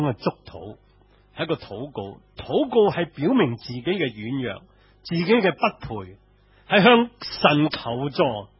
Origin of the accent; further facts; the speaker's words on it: China; 你唔係好難揾到我哋中國人大部分中國人嗰啲人生觀同埋佢嘅哲學同埋價值觀。